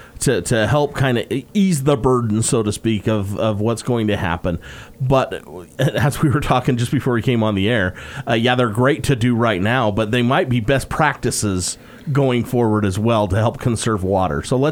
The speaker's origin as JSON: {"language": "English", "town": "Helper", "region": "Utah", "country": "United States", "tie": "born or raised there", "said": "Growing up in Helper as a kid of the 80s, it happened all the time."}